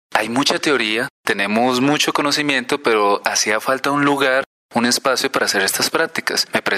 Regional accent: Quito, Pichincha, Ecuador; vengo de la ciudad de Quito y muy feliz de estar aquí con todos los radioescuchas en el momento.

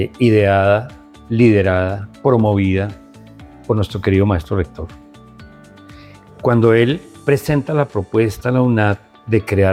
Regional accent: Soacha, Cundinamarca, Colombia; Yo nací en Soacha, un municipio que está a 14 kilómetros al suroccidente de Bogotá.

